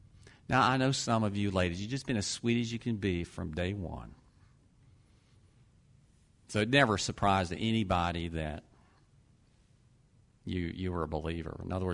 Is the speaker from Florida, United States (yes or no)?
yes; Ocala, Florida, United States; because I'm from Ocala, I'll go to Ocala